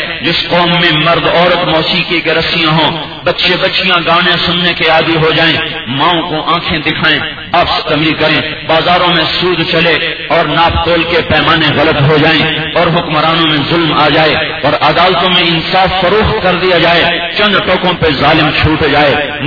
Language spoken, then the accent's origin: Urdu; Multan, Punjab, Pakistan; حالانکہ چھوٹا سا ہمارا گاؤں دیہاتی علاقہ ملتان, لیکن گھر گھر میں عورتیں بیٹھ کے قرآن پڑھ رہی ہوتی تھیں.